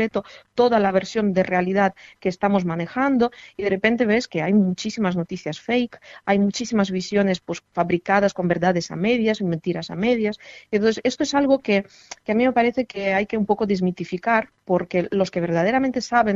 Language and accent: Spanish; Ukraine; me ha hecho sentirme muy bien como ucraniana y como ser humano